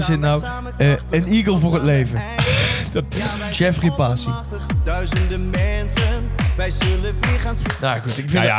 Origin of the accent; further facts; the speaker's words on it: Netherlands; Nou ja, we zijn Nederlanders